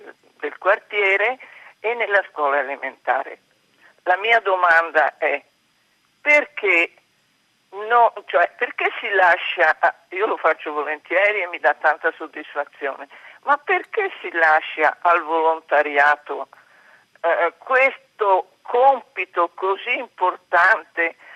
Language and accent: Italian; Lamon, Veneto, Italy; now in Florence, Italy; telefono da Firenze. Come si sente dall'accento, non sono fiorentina, ma da un paese della provincia di Belluno, si chiama Lamon.